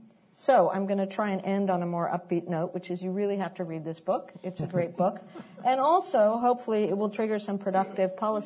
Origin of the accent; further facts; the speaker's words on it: Peru; now in United States; I'm from Peru and always, you know, grew up thinking the U.S. was a land of opportunity, as many first-generation immigrants do.